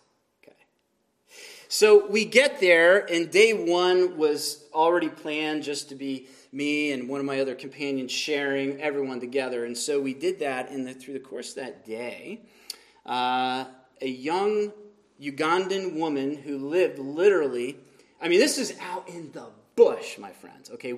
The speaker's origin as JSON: {"language": "English", "region": "Pennsylvania", "country": "United States", "said": "Now, we're from Pennsylvania."}